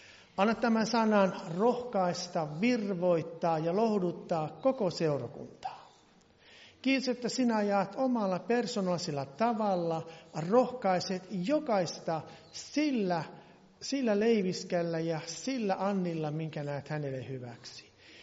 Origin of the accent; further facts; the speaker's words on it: Varkaus, North Savo, Finland; Olin 18 ja olin sieltä Savosta kotoisin, Varkaudesta.